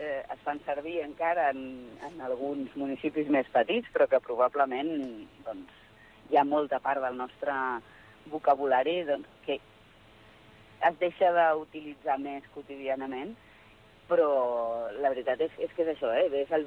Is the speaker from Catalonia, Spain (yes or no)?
yes; Olesa de Montserrat, Catalonia, Spain; en el municipi d'on jo soc, a Olesa de Montserrat